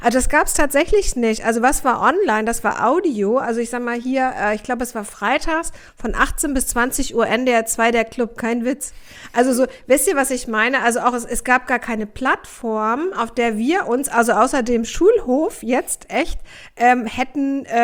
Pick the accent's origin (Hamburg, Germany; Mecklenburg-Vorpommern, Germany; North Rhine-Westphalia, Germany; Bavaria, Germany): Hamburg, Germany; Also ich komme aus Hamburg. Ich komme aus Hamburg-Aldonor, also ganz nah am Kiez.